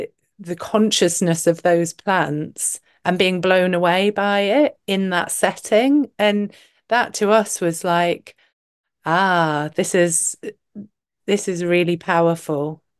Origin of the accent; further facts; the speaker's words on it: North East England, United Kingdom; Yeah, to I think as Bramble, as a Geordie Bramble